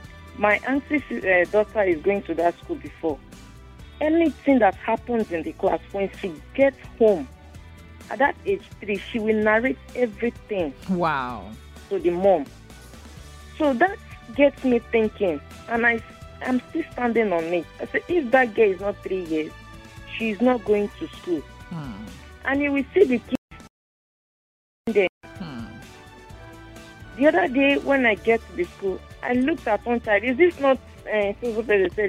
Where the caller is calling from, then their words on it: Ikorodu, Lagos, Nigeria; I'm a colleague from Ikorodu.